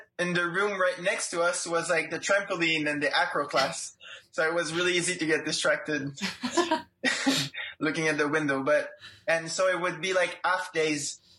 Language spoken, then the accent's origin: English; Quebec, Canada; I mean, actually, it wasn't my first choice. Like every good Quebecois kids, I was in a hockey l